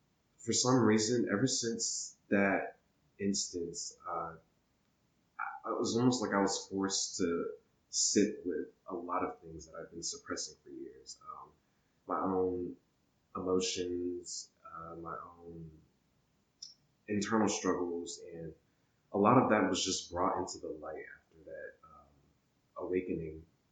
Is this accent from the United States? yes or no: yes; Virginia, United States; moved away as an adult; I'm originally from Virginia, and I was brought here through the military.